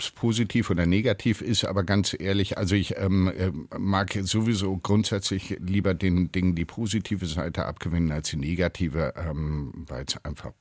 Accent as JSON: {"language": "German", "country": "Germany", "tie": "born or raised there", "also_born_or_lived": "Friedberg / Ludwigsburg / Kiel / Fulda", "said": "ich bin nicht hier in Berlin aufgewachsen. Mein Vater wurde des Öfteren in Deutschland, innerhalb Deutschlands umstationiert und auch nach Amerika. Und wir sind dann natürlich immer mitgezogen. Also wir waren auch in Friedberg, in Ludwigsburg, in Kiel, in Fulda, in Heidelberg"}